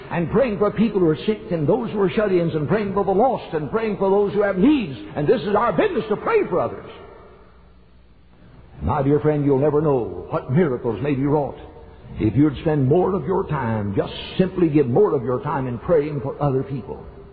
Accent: Chattanooga, Tennessee, United States; I said, Dr. Wadsworth … I'm from Chattanooga.

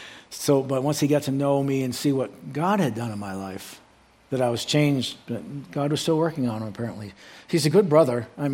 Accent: Maine, United States; I'm from Maine. Okay, it's green. It's beautiful.

